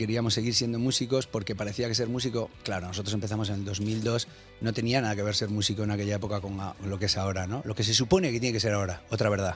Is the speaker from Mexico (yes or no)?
no; Cantabria, Spain; yo soy de Cantabria. En Cantabria tenemos un calendario escolar distinto.